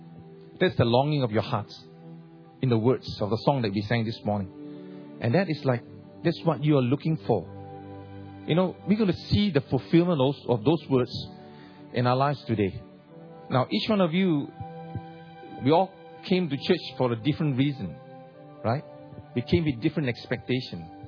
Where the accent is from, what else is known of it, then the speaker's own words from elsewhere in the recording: Ipoh, Perak, Malaysia; we are from Ipoh City in the state of Perak in Malaysia, West Malaysia that is. Okay. As you can see, we are Chinese.